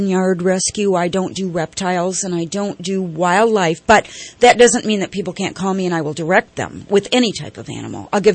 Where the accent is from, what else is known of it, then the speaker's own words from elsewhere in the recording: Michigan, United States; I was raised in Michigan by my grandparents on a farm and then became a nurse.